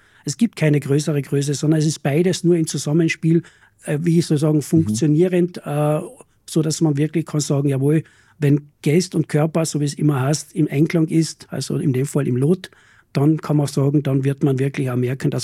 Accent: Klopeiner See, Carinthia, Austria; also born or lived in Vienna; Ich habe in Wien gelebt, war dort Leichtathlet, war Wiener Meister und bin dann zurückgekommen nach Kärnten in meine Heimat, also am Klopainersee, wo ich ja wohne und aufgewachsen bin.

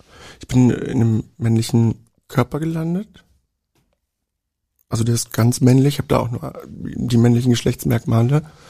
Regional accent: Aalen, Baden-Württemberg, Germany; also born or lived in Magdeburg; Und dann hat es uns irgendwie ins Schwabenländchen gezogen.

